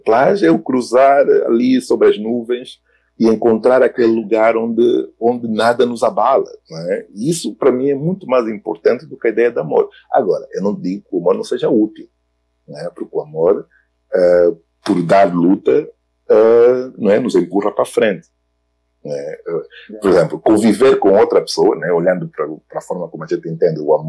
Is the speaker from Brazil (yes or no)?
no; Angola; eu venho de Angola